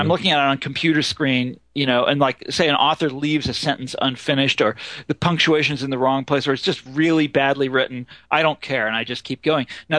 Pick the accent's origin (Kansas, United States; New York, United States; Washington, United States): Kansas, United States; I'm from Kansas, you know. We're polite.